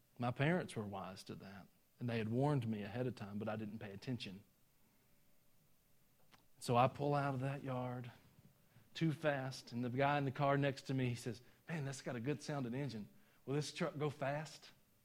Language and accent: English; Georgia, United States; I'm doing pretty good with that, aren't I, for a Georgia boy? When I moved from Georgia to Virginia, everybody in Virginia would make fun of me there.